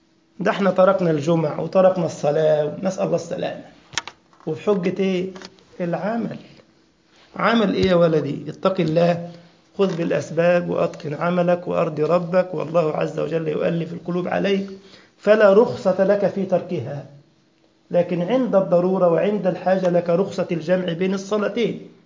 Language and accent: Arabic; Egypt; moved away as an adult; now in Germany; انا كنت قبل ان اتي المانيا اعمل بحقل التدريس مواد الشرعية واللغة العربية في مدارس خاصة عندنا في مصر